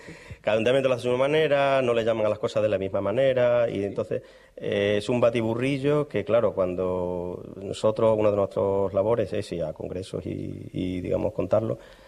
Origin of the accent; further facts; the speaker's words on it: Zafra, Extremadura, Spain; los dos que somos de Zafra